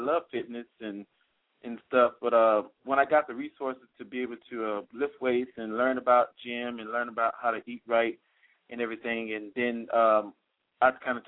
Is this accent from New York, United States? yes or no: no; Mississippi, United States; I grew up in Mississippi